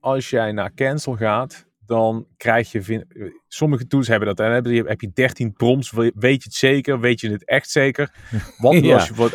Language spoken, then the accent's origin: Dutch; Netherlands; we zijn toch Nederlanders onder elkaar